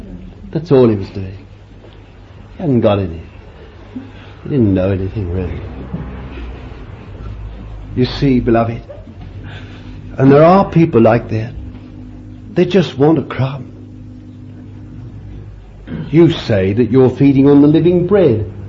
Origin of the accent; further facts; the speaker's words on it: London, United Kingdom; born there; Sorry, I mustn't be too Londonish. I was born in London.